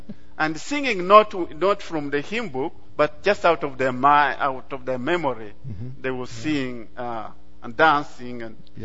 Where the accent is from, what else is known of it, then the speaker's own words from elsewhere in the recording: Uganda; But I grew up in the Christian family in quotes. What, of course, almost everyone in Uganda calls himself a Christian